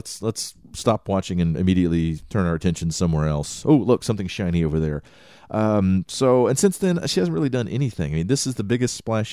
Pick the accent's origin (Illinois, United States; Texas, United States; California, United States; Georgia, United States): Texas, United States; I'm from East Texas, which is adjacent to meth country, as we call it.